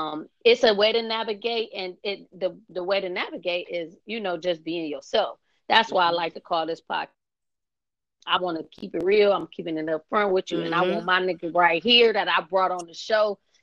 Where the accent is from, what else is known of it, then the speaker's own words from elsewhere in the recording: Cleveland, Ohio, United States; So yeah, I am from Cleveland. I don't think I said that yet on the show.